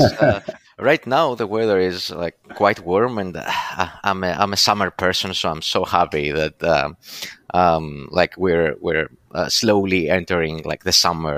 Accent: Chania, Crete, Greece; So I grew up in Chania. It's like a small town, I'd say, in the western part of Crete. I grew up with my parents and my brother

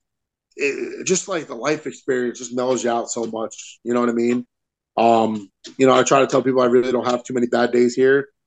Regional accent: New Jersey, United States; I'm like, "Hey, I'm from New Jersey." You know, as a kid, you know, you relate to that kind of thing.

